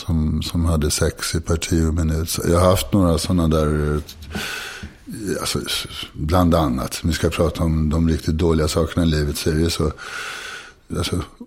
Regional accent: Karlstad, Värmland, Sweden; jag kom ju från Karlstad då i tonåren.

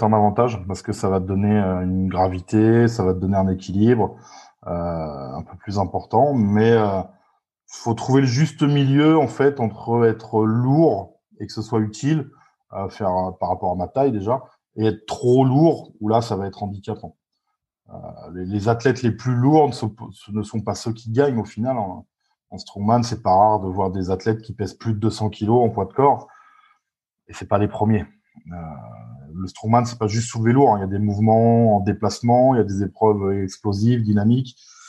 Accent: France; chez nous, en France

